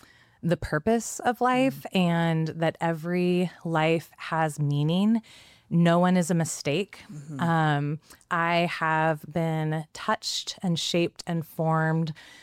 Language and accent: English; Lincoln, Nebraska, United States; I grew up in Lincoln, Nebraska. So I think I'm a fifth generation Nebraskan